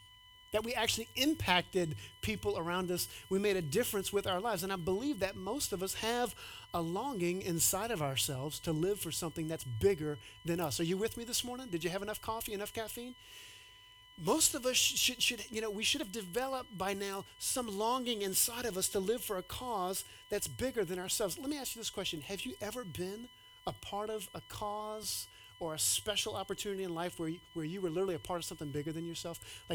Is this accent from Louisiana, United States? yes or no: yes; Louisiana, United States; And I grew up in Louisiana where like in the summertime, it's like 95 degrees and 95% humidity.